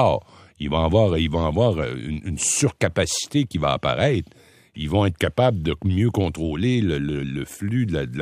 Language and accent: French; Rimouski, Quebec, Canada; il faut savoir que je suis de Rimouski